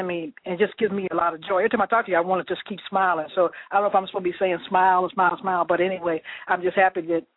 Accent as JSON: {"language": "English", "region": "Arkansas", "country": "United States", "said": "I'm originally from Arkansas, and it's been just been great."}